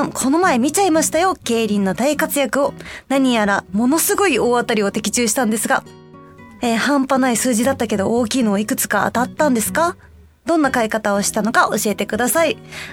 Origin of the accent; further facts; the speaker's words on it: Osaka, Japan; moved away as an adult; now in Tokyo, Japan; 私、大阪出身なんですけど、22歳ぐらいで上京してきたんですね。